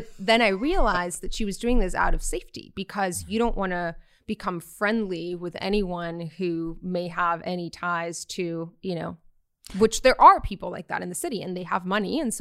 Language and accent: English; Tijuana, Baja California, Mexico; English is a second language; moved away as an adult; Yeah, I grew up in Tijuana for 18 years of my life. So I left when I left for college and I honestly had a great childhood.